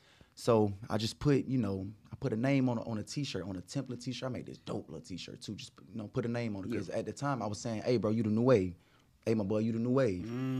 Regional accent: Montgomery, Alabama, United States; what a lot of people don't know, I'm from Montgomery, Alabama.

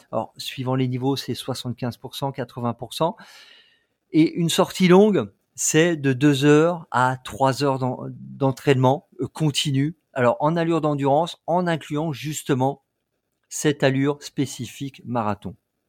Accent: France; nous, on est français, on court dans notre capitale

